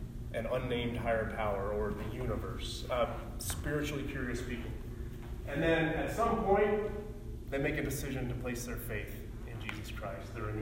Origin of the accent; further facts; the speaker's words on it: Colorado, United States; Here in Colorado, I grew up in Colorado.